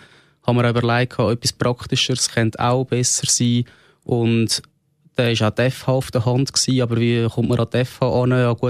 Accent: Zurich, Switzerland; Ich bin ein Zürcher, der sehr Informatik interessiert ist.

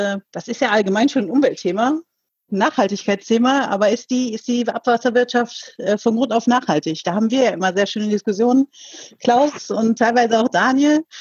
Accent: Eifel, Germany; wie schön die Eifel doch ist, wo ich aufgewachsen bin

